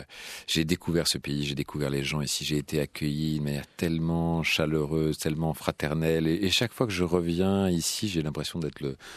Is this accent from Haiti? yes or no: no; Paris, Île-de-France, France; now in Belgium; quand on vient de Paris, ça fait un bien fou